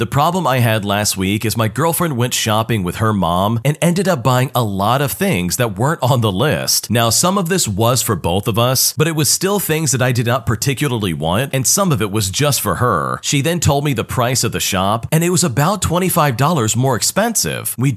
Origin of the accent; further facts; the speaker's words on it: United States; I'm from the United States